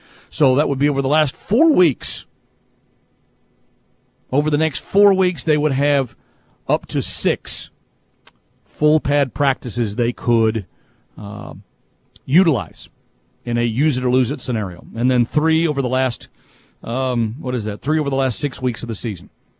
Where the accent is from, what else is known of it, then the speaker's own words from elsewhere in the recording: Longview, Texas, United States; I'm from Longview, Texas. I was born and raised in Texas. You would think I would like all the Texas teams around here, but I don't.